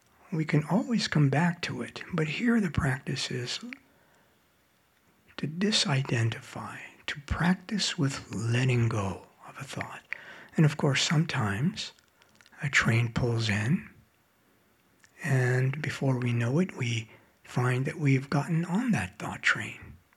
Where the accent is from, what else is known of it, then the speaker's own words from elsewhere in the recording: New York City, New York, United States; I was raised in New York City and subways are home to me.